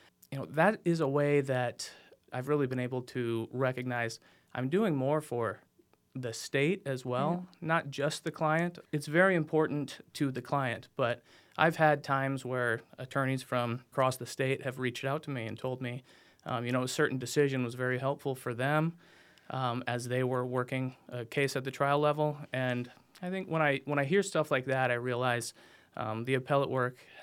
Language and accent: English; Brookings, South Dakota, United States; So I grew up in Brookings, South Dakota. I went to high school there, graduated from SDSU, went to law school in St. Paul at William Mitchell College of Law, came back to South Dakota